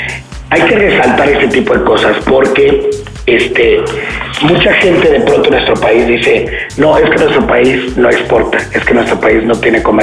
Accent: Mexico City, Mexico; Porque, bueno, como buen chilango, ¿no?

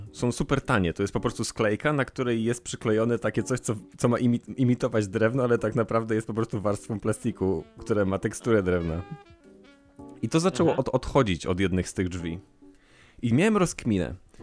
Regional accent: Warsaw, Masovian Voivodeship, Poland; Ale muszę jechać na Hel, ponieważ jestem z Warszawy.

